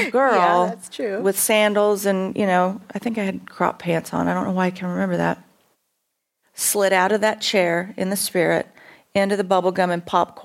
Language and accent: English; Missouri, United States; If you want to speak to me and if you're real, I'm from Missouri. You're going to have to show me.